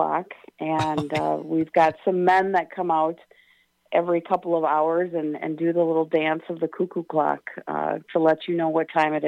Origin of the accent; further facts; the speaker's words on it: Milwaukee, Wisconsin, United States; Milwaukee.